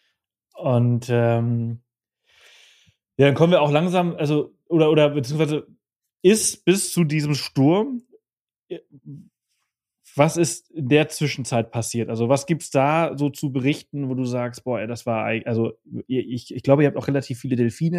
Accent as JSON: {"language": "German", "region": "Balearic Islands", "country": "Spain", "said": "Ich komme ja aus Mallorca, ich lebe ja hier."}